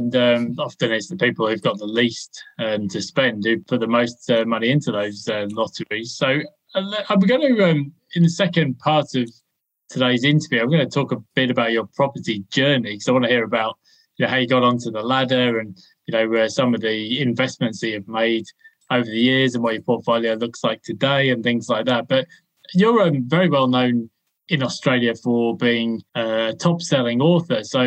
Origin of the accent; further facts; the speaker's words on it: United Kingdom; where I was growing up in the United Kingdom, it was like a national obsession.